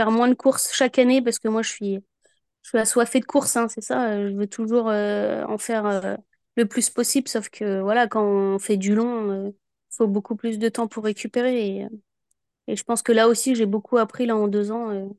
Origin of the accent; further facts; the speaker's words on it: Bourgogne-Franche-Comté, France; moi, je suis de Saône-et-Loire.